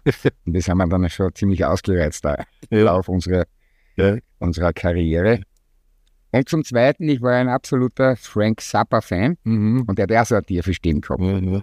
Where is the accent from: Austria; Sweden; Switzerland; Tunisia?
Austria; Graz, Styria; Nein, ich bin ein gebürtiger Grazer.